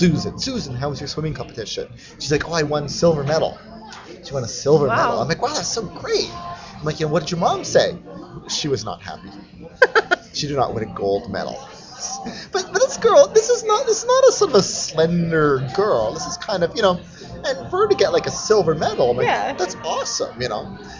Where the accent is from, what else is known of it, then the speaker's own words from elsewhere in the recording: Canada; So as a Canadian, I'm like. Just a different cultural thing.